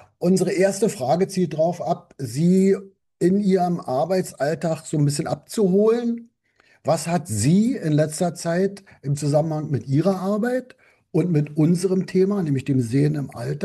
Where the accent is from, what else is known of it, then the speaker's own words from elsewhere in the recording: Berlin, Germany; der zweite Gastgeber der Sendung, und ich komme aus Berlin.